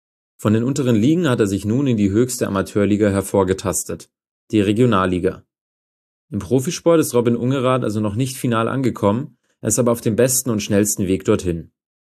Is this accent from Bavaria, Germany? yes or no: yes; Mühldorf, Bavaria, Germany; weil ich komme aus der Nähe von Mühldorf. Und das heißt, Mühldorf und Töging habe ich in der Jugend gespielt